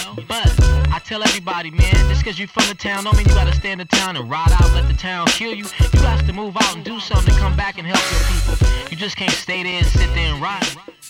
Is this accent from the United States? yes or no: yes; Oakland, California, United States; my hometown, Oakland, California, home of the Oakland Raiders